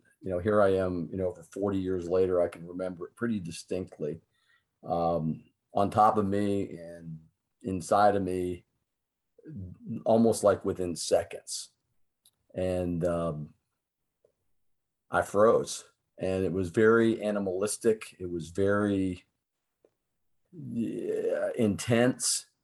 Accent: Florida, United States; I'm a typical American kid. You know, I grew up in Florida on the West Coast. I came from a middle class family

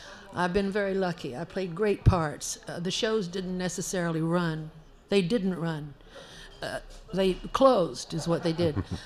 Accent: New Hampshire, United States; now in Boston, United States; It wasn't Boston then. It was a tiny town in New Hampshire.

